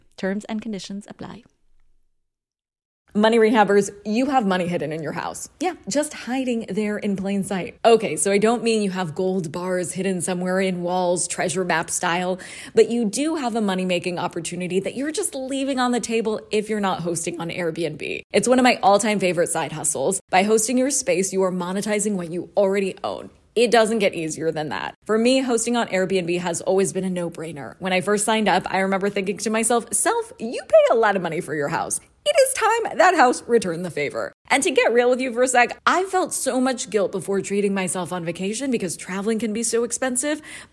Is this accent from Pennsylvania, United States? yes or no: no; California, United States; and my home state of California, not looking so bad.